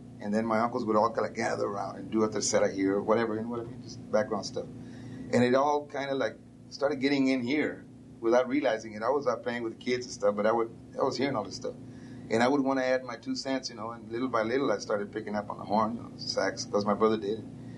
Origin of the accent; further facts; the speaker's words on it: San Antonio, Texas, United States; born there; Myself, I was born on April 9, 1947 in San Antonio.